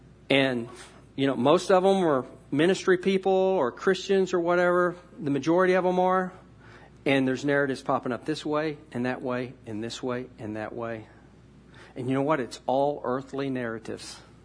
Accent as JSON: {"language": "English", "region": "Texas", "country": "United States", "also_born_or_lived": "Missouri", "said": "I'm a Texan, so I understand patriotism, okay? So I'm a Texan American, okay?"}